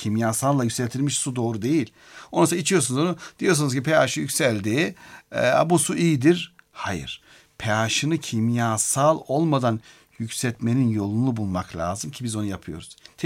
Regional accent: Black Sea Region, Turkey; Mesela ben Karadenizliyim. O yaylalara su inanılmaz güzel.

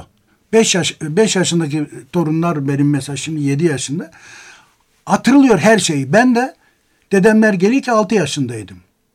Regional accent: Bulgaria; moved away as an adult; orada yetiştim. Evet. Yani 27 yaşına kadar.

